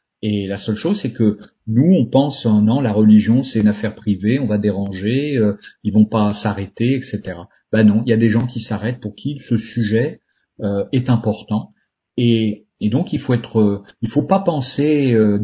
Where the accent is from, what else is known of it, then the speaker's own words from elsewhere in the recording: France; je suis français, je pense, jusqu'au bout des ongles, on était tous des Français